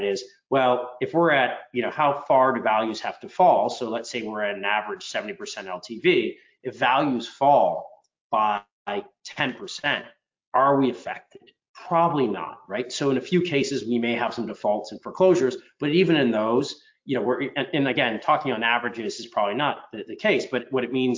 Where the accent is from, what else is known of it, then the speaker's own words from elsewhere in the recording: Boston, Massachusetts, United States; So, you know, I'm from the Boston area. I have my own investments here.